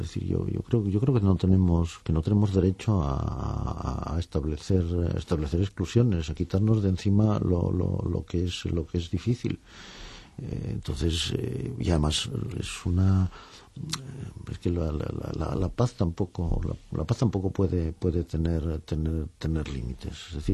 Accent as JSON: {"language": "Spanish", "country": "Spain", "said": "si como españoles tenemos que ser especialmente conscientes de esto"}